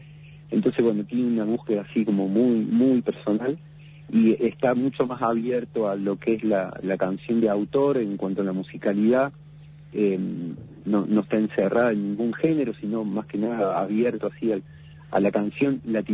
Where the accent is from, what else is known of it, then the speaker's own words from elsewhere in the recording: Córdoba, Argentina; now in Santo Tomé, Argentina; Yo soy cordobés, sí, pero vivo en Santo Tomé, Santa Fe, hace 3 años.